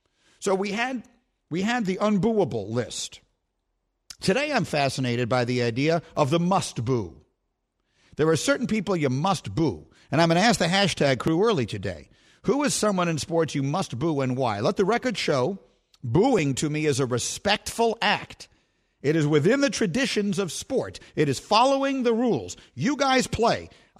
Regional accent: New York, United States; I was a Knicks fan growing up in New York

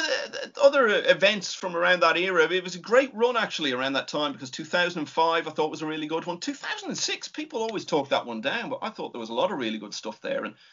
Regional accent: Ireland; I'd have a vested interest in Ken anyway, being an Irishman, and we were even playing in the same club at the time.

